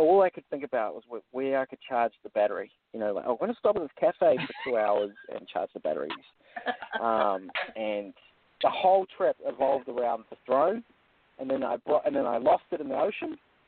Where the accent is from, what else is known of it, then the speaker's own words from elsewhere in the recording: Australia; I grew up in Australia, and when we traveled over to America as a family